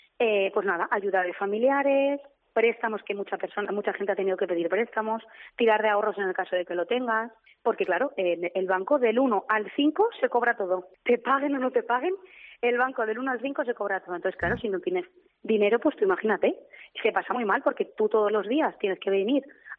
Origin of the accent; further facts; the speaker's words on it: Castellón, Valencian Community, Spain; La mayoría somos de Castellón.